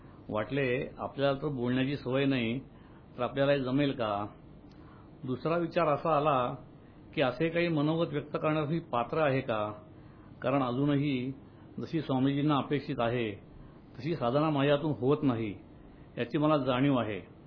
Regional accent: Wai, Maharashtra, India; मी मूळचा वाईचा, आई वडील दोघे शिक्षक, बाबा विनोबांचे भक्त होते.

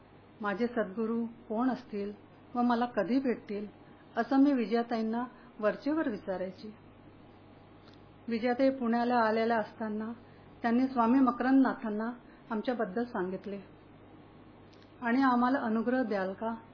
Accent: Hindi-speaking region, India; born there; Marathi is a second language; माझा जन्म हिंदी भाषी प्रदेशात झाला, शालेय शिक्षण हिंदीतून झाले, सर्व मित्रांनी हिंदी बोलणाऱ्या होत्या, त्यामुळे मराठी भाषेचा मला पाहिजे तसा सराव नाही।

